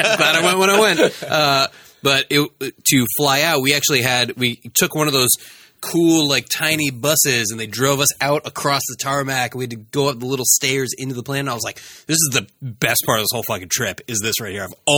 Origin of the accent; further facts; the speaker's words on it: New York, United States; because I'm from New York, I feel like there's, like, a special connection there.